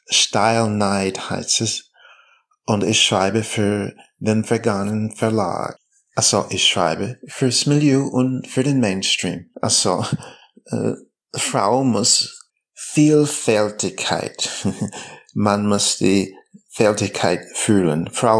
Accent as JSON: {"language": "German", "region": "Berlin", "country": "Germany", "said": "Ich bin eine Berliner Transfrau mit afroamerikanischen Wurzeln."}